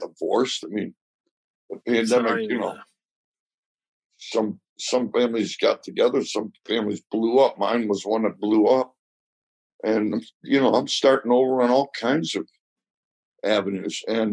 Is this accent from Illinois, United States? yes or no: yes; Chicago, Illinois, United States; It's, you know, I'm from Chicago.